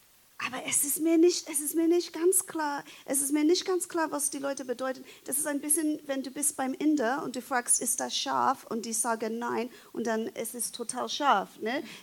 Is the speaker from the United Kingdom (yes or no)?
yes; England, United Kingdom; Ich bin in England groß geworden, in England sozialisiert